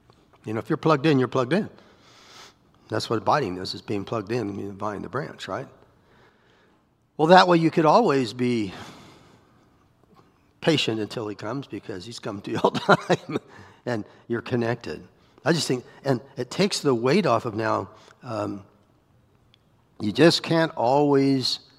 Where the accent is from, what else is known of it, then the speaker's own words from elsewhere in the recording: Iowa, United States; I said, man, I'm from Iowa. None of that stuff's legal there.